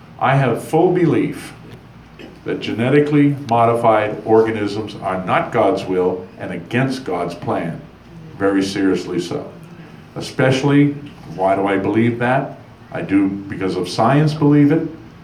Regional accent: New Hampshire, United States; also born or lived in Lexington, Massachusetts; I mean, I'm just an American boy, born in Lexington, Massachusetts, raised in New Hampshire on the seacoast, grew up around farms

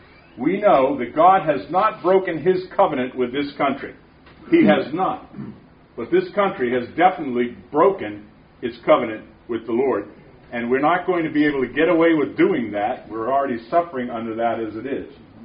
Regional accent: Massachusetts, United States; also born or lived in New Hampshire; Well, I'm not from New York. I was born in Massachusetts. I confess that, but I have dual citizenship between Massachusetts and New Hampshire. Half and half of growing up.

